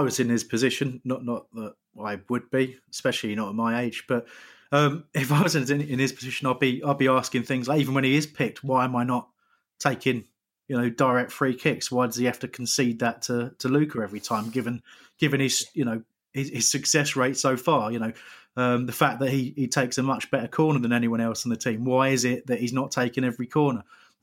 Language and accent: English; England, United Kingdom; But I am English.